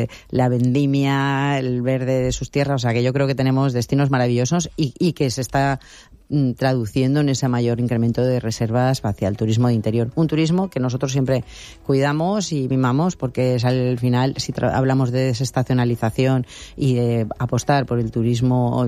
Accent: La Nucía, Valencian Community, Spain; Yo que soy de aquí vecina, que soy de la Nucía, vivimos en una zona privilegiada

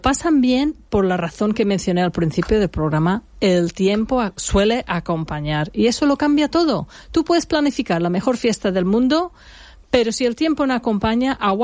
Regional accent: England, United Kingdom; Spanish is a second language; te hablo de los británicos, yo soy inglesa

